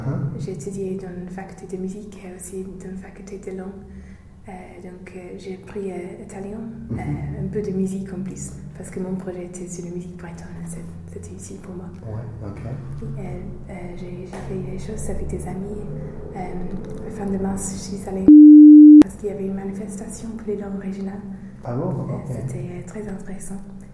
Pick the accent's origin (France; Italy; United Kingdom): United Kingdom; England; accent: English; French is a second language; moi je suis anglaise